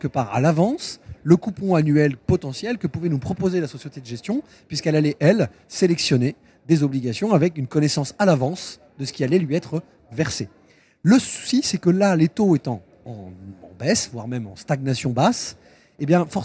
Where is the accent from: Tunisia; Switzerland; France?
France; Bordeaux, Nouvelle-Aquitaine; Moi, je suis bordelais.